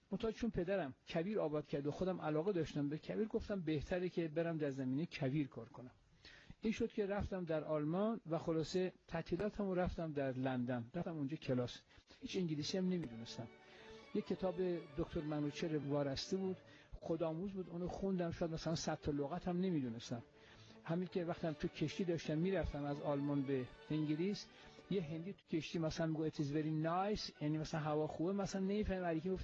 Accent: Garmsar, Semnan, Iran; در 1310 در گرمسار متولد شدم و سال اول رو رفتم مکتب

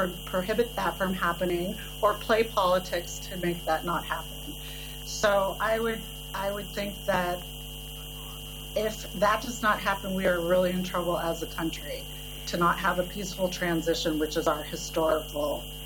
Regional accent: United States; I totally resent you, you know, questioning me as an American as well

